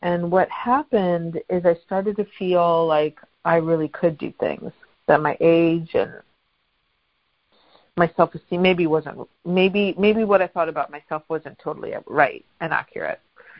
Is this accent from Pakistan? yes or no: yes; Pakistan; So I am the youngest of 4 girls. And I grew up in Pakistan, but my heritage is Afghani, and I grew up in a violent home.